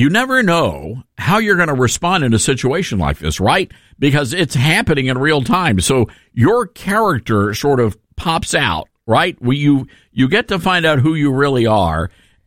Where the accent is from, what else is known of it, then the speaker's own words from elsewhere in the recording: the South, United States; But I'm from the South.